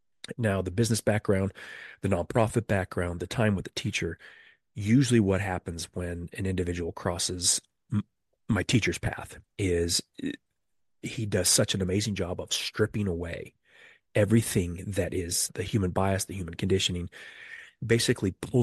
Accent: Utah, United States; Born and raised in Utah, very religious state, very Mormon state. I wasn't Mormon, but I also wasn't atheist.

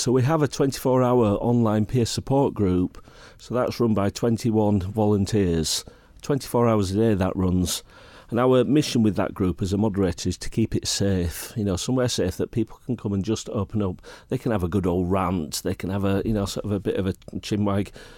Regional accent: Sheffield, Yorkshire and the Humber, United Kingdom; also born or lived in Rotherham; I grew up in Sheffield and Rotherham in South Yorkshire, and that was when all the steelworks were shutting down and the mines were shutting down

